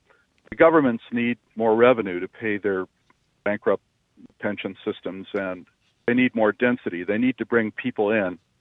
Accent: Los Angeles, California, United States; I grew up around Westwood, where UCLA was created in 1930, I believe

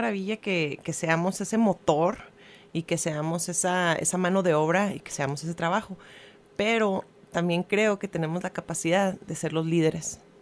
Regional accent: Chihuahua, Mexico; en Chihuahua, de donde soy yo

